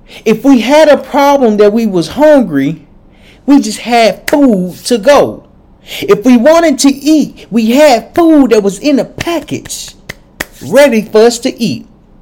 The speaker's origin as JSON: {"language": "English", "town": "Little Rock", "region": "Arkansas", "country": "United States", "said": "And so I'm from Little Rock, Arkansas. Back in Little Rock, Arkansas, we've never had MREs."}